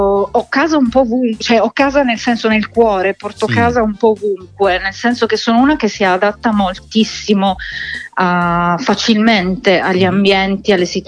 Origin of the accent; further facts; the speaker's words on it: Gorizia, Friuli-Venezia Giulia, Italy; born there; also born or lived in Milan; now in Catania, Italy; io sono un miscuglio, sono nata a Gorizia